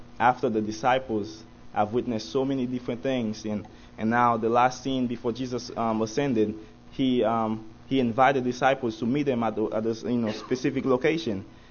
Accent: Haiti; English is a second language; now in United States; It's interesting that Pastor mentioned that I'm from Haiti.

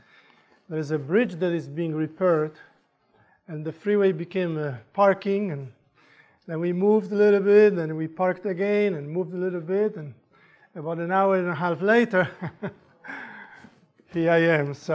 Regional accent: Poland; English is a second language; moved away; You did notice I speak with an accent, didn't you? You do too, right? Sometimes I joke that I was born in Mississippi. And that's where the accent comes from. I am from Poland originally.

